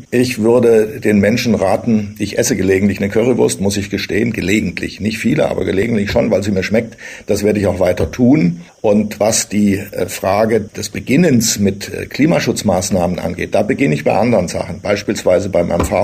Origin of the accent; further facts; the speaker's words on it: Thuringia, Germany; born there; Ich bin ja in Thüringen geboren und zwar 1951.